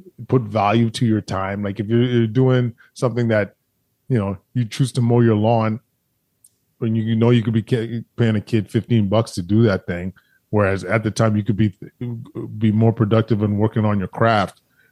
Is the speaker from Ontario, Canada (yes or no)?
no; Alberta, Canada; I grew up in Alberta, like, you know, the idea of being a black doctor is really foreign, no pun intended.